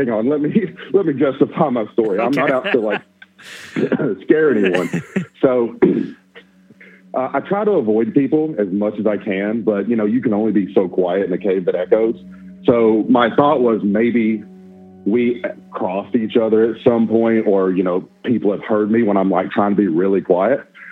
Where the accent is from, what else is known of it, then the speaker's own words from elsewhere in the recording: Kentucky, United States; Hey, Braden … from Kentucky.